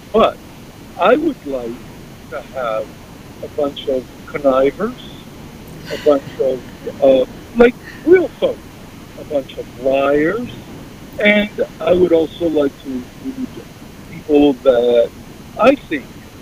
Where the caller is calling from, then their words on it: Jersey City, New Jersey, United States; calling from Jersey City.